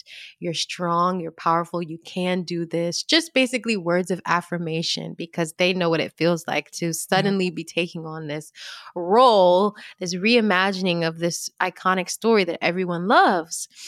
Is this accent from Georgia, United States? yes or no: yes; Georgia, United States; I think it was really just the way I was raised growing up in Georgia. You know, I have a lot of family in South Carolina. We're all Southern girls. I come from a really big family.